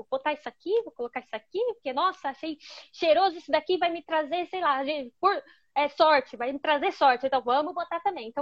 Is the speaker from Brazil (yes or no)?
yes; Brazil; Nós aí no Brasil, que só somos brasileiros, todo mundo tem o pé no índio. Todos nós aí no Brasil temos.